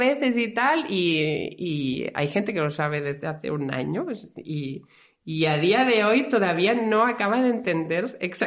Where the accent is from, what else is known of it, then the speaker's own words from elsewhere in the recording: Barcelona, Catalonia, Spain; now in Lluçanès, Spain; tengo 39 años y soy de Barcelona, pero ahora mismo vivo en el Lluçanès, cerca del Prepirineo